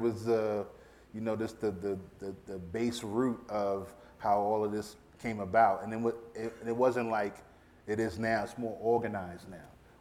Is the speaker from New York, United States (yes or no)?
yes; Queens, New York, United States; I grew up in Queens, New York, born in the Bronx, grew up in Queens.